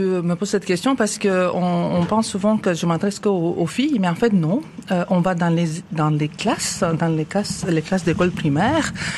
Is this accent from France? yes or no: no; Romania; now in Switzerland; je suis roumaine